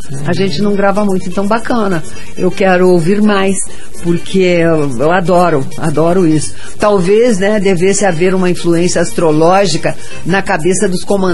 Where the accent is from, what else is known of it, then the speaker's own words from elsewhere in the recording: Santa Catarina, Brazil; now in Curitiba, Brazil; eu sou catarinense, mas eu sou curitibano também, né?